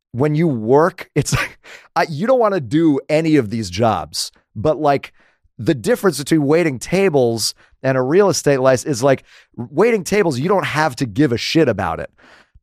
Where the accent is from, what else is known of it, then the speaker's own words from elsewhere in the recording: Dallas, Texas, United States; also born or lived in New Jersey; I grew up in New Jersey partly and then Texas, Dallas.